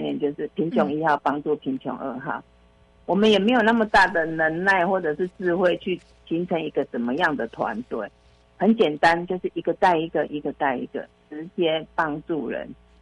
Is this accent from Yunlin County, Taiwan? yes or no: no; Kaohsiung, Taiwan; 我是来自高雄的打扫阿桑